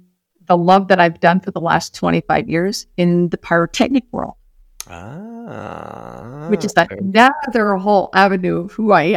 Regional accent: Indiana, United States; I'm an Indiana girl.

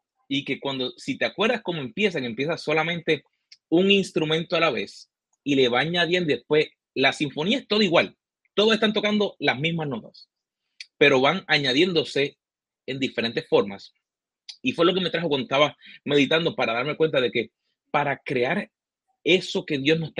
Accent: Carolina, Puerto Rico; nacido y criado en Puerto Rico con la mancha de plátano de Carolina

